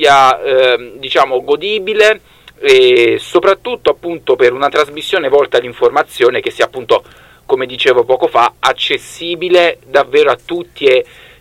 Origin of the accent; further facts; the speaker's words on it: Lazio, Italy; io non sono di Roma, sono di qui vicino, vabbè.